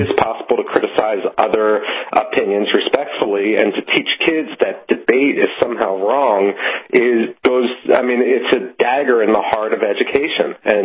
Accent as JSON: {"language": "English", "town": "Philadelphia", "region": "Pennsylvania", "country": "United States", "tie": "born or raised there", "said": "I saw this growing up in Philadelphia."}